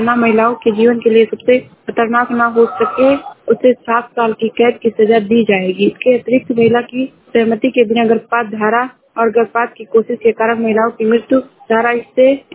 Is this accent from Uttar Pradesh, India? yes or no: yes; Uttar Pradesh, India; मैं जिला श्रावस्ती से हूँ।